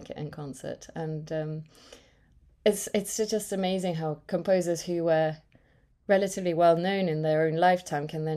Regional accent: Sarajevo, Federation of Bosnia and Herzegovina, Bosnia & Herzegovina; English is a second language; when I was growing up in Sarajevo

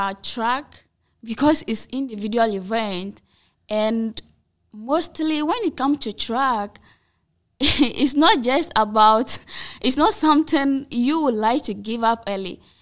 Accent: Sandema, Upper East, Ghana; and I'm from Sandama, from the Upper East region, which is in Ghana.

